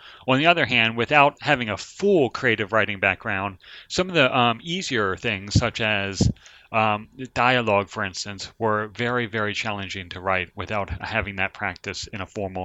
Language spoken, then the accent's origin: English; Maryland, United States; I grew up about 20 miles north of Baltimore City, Maryland, U.S. And I'm 40 now